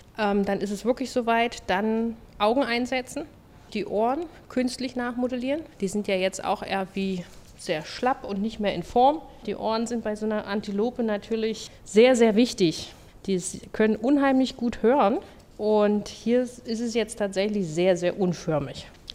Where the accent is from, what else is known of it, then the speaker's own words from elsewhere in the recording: Mecklenburg-Vorpommern, Germany; Und ich komme oben aus der Nähe von Stralsund.